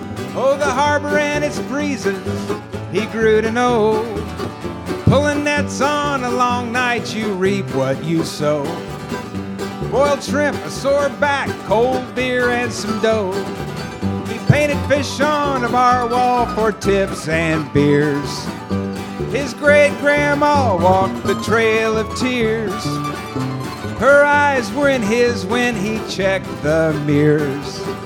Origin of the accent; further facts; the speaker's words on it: Punta Gorda, Florida, United States; As Donna said, we're from Punta Gorda, and part